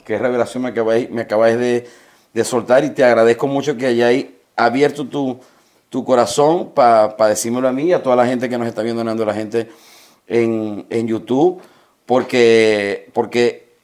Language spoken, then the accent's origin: Spanish; Maracaibo, Zulia, Venezuela; De Maracaibo, Zulia, Venezuela, yo soy